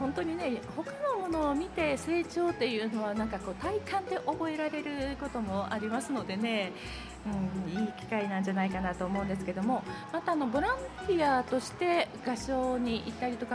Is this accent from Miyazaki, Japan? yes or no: no; Osaka, Japan; 私実はね誰にもまだ言ってなかったんですけど、大阪の出身なんですけどね